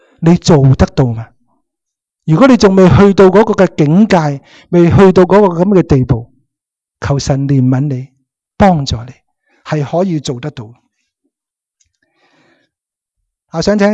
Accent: Hong Kong; now in North America; 我呢一代嘅父母，特别做爸爸男士，系好难嘅，系咪啊？我哋喺香港中国文化长大。

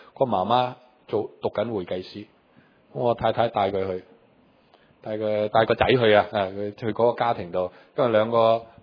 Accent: Hong Kong; 我都唔明白我哋香港人就觉得嘥地方啦

